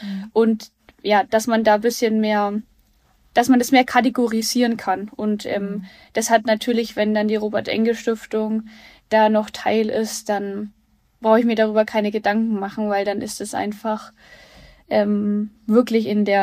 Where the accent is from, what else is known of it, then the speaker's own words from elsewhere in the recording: Hof, Bavaria, Germany; am 30. April wird die Premiere in Hof sein, also hier, wo ich herkomme.